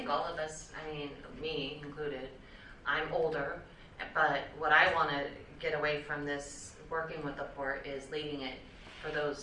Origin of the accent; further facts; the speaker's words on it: Bremerton, Washington, United States; I'm from Bremerton, and I used to work at Kitsap Credit Union for many years